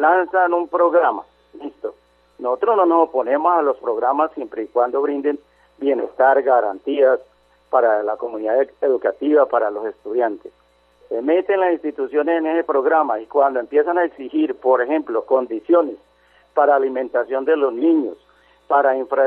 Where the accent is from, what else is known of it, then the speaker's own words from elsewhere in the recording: Colombia; lo que nosotros pagamos como colombianos